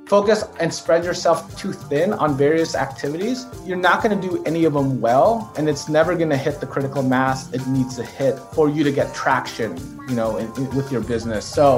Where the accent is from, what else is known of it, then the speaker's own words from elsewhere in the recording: California, United States; I am from the San Francisco Bay Area.